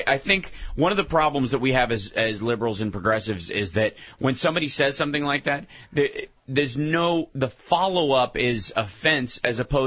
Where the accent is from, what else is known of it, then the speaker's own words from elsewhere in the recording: Kentucky, United States; Well, the reality is that, like, and I'm from Kentucky.